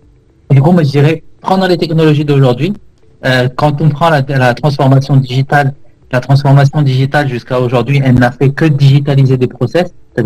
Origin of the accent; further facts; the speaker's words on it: Morocco; moi je suis marocain d'origine